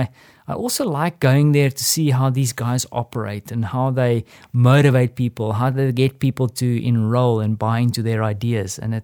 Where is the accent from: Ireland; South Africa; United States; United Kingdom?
South Africa; But as a South African, I've been spoiled.